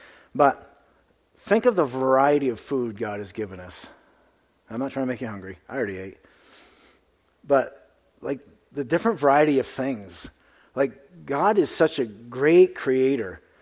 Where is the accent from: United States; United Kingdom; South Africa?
United States; Maine; I'm from Maine. The trees grow like this.